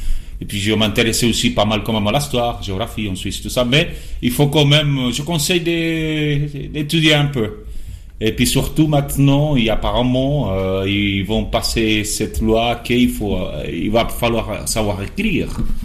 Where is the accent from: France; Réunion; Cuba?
Cuba; French is a second language; moved away; Je viens de Cuba, c'est une dictature.